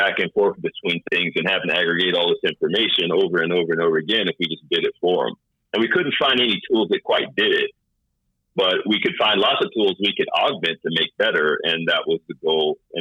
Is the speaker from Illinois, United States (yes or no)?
yes; Chicago, Illinois, United States; I'm from Chicago, so lots of people, lots of problems to solve.